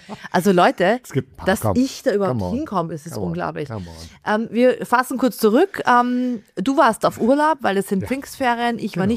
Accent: Vienna, Austria; ich bin Wienerin und nicht Österreicherin.

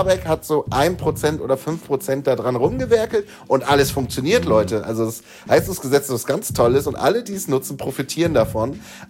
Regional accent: East Germany, Germany; born there

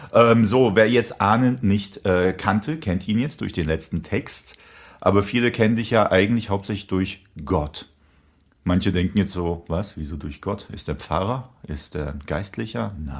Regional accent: Hesse, Germany; ich bin ja in Hessen hier aufgewachsen und da sagt man so immer, die haben da immer Gell gesagt und ich habe das wirklich seit 20 Jahren nicht mehr benutzt, das Wort, oder seit 25 sogar oder noch länger.

